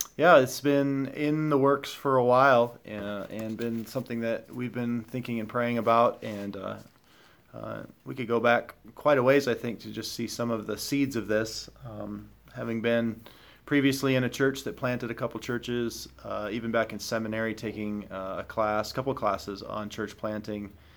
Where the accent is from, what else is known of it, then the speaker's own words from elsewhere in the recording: Rapid City, South Dakota, United States; growing up in Rapid City and just having a heart for this city